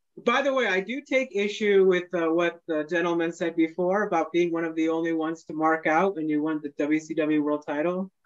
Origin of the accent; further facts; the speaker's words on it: United States; As a promoter in China, I'm an American